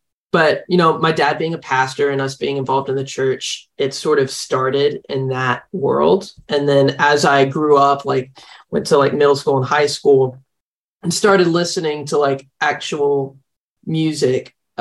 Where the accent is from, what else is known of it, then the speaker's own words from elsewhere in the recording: Tyler, Texas, United States; also born or lived in Dallas; Yeah, I was born in Dallas, raised in Tyler. So I was in Dallas for probably until I was like 9 or 10.